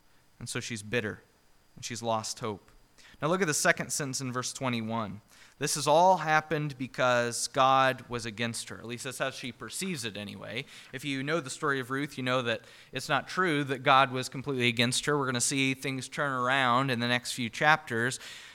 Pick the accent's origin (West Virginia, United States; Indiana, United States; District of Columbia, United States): Indiana, United States; Rossville; I'm from Rossville, Indiana. They're going to say, oh, okay, and they're probably not going to know where that is, right? Rossville is a small town.